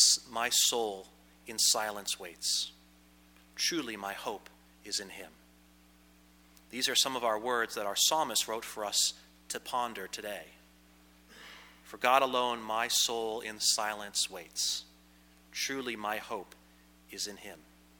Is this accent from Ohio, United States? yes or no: no; Pennsylvania, United States; It helps that I come from Pennsylvania, where this sort of thing is normal, but is much more than I just grew up with it.